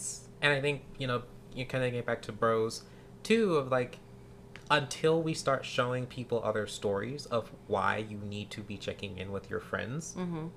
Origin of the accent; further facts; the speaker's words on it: the South, United States; Like, where I grew up in the South, it's a thing.